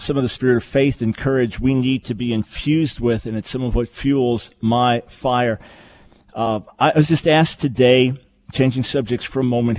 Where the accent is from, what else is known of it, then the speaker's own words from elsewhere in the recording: United States; And there's nowhere where it's needed more than in America, my home country.